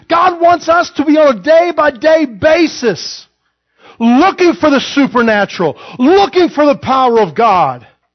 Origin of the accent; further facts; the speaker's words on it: Illinois, United States; the man in the church I grew up in Illinois